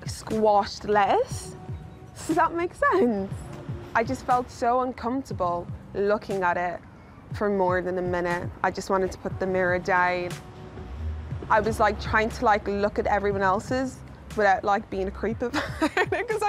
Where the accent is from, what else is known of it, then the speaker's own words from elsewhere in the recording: Ireland; I grew up in Ireland, which is obviously Catholic country. My parents are Catholic and Christian.